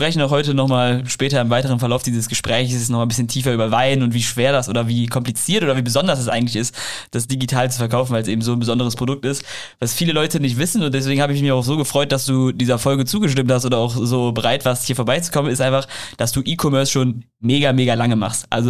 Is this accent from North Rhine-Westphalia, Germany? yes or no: yes; North Rhine-Westphalia, Germany; ich komme aus dem Bergischen Land, deswegen kenne ich es auf jeden Fall.